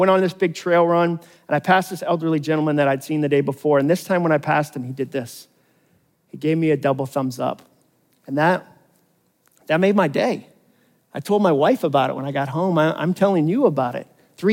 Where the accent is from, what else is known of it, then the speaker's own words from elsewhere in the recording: Massachusetts, United States; I grew up in Massachusetts. We had to do that once a year.